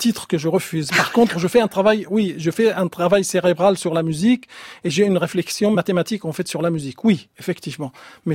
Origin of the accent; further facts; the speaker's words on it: Aleppo, Aleppo Governorate, Syria; now in Brest, France; j'ai quitté Alep en 2012 pour aller à Brest pour un concert. Et j'ai pas pu rentrer